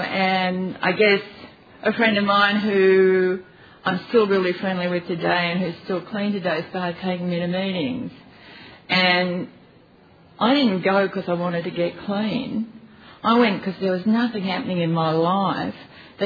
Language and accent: English; Australia; you know, I am Australian.